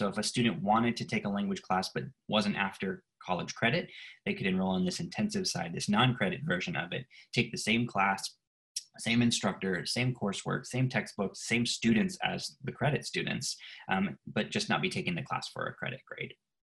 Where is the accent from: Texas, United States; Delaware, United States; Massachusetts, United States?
Texas, United States; moved away as an adult; I'm originally from Texas. My wife and I moved here 4 years ago.